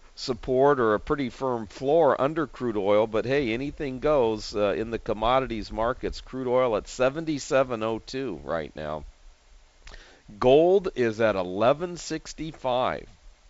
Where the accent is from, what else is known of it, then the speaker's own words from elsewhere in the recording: California, United States; growing up around SeaWorld and knowing a lot of people that have worked there, that's a place that actually does a lot for our local oceans here, the Pacific Ocean